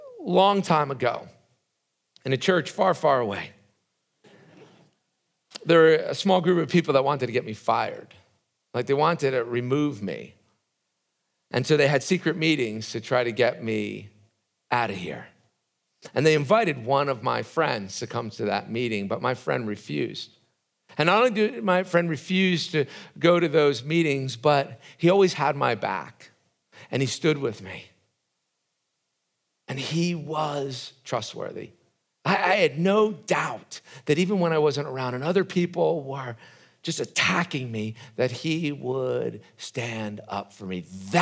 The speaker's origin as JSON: {"language": "English", "region": "New Jersey", "country": "United States", "tie": "born or raised there", "said": "I grew up in a Italian family on the East Coast. We kissed everybody."}